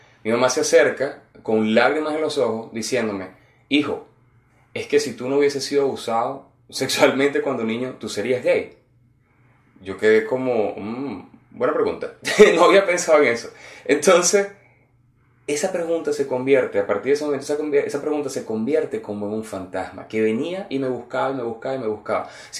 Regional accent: Venezuela; now in Canada; tengo 32 años, soy venezolano, pero actualmente vivo en Canadá.

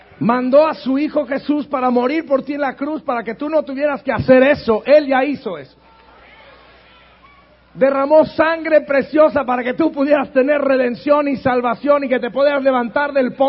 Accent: Durango, Mexico; Yo vengo de Durango. ¿Acaso algo bueno puede salir de Durango? Pues sí, yo salí de Durango.

